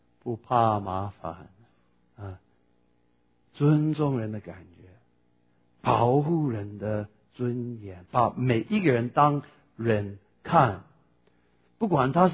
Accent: Taiwan; 这个我们台湾话说惊讶后啊，

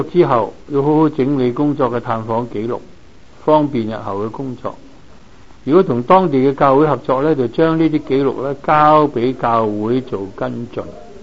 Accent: Hong Kong; 不要像以前我們香港人說，不要做那些無餡糯米雞

